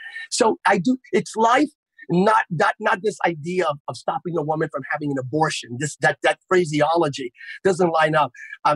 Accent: Pennsylvania, United States; my family actually hosted a protest right after George Floyd's murder in my home state of Pennsylvania.

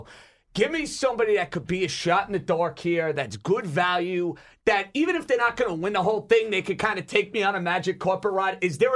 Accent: United States; I don't have my home country in the United States.

